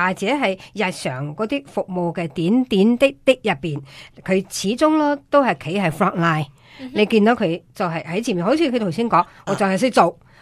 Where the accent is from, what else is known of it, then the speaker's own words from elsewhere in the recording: Australia; 呢个系对我哋澳洲人嚟讲咧系一个好特别嘅日子，